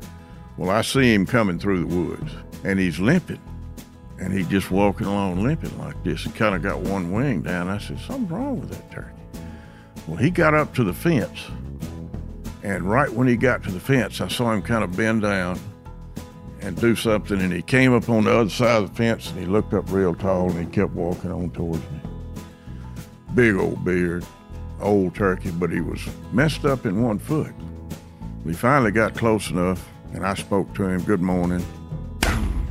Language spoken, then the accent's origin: English; Indianola, Mississippi, United States; I'm from Indianola, Mississippi.